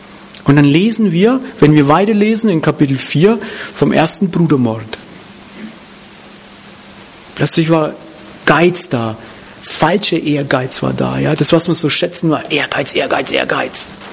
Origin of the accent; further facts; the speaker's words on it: Hof, Bavaria, Germany; born there; Hof an der Saale, das ist meine Geburtsstadt